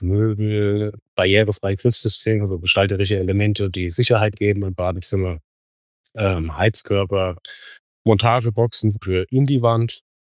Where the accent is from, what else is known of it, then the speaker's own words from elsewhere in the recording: Selters, Hesse, Germany; Ich komme aus dem wunderschönen Mittelhessen, Selters, da wo das Wasser herkommt.